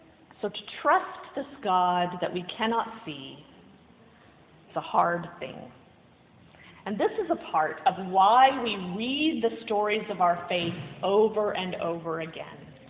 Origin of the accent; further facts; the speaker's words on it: the South, United States; accent: southern; My southern accent's back, so I'm working on that.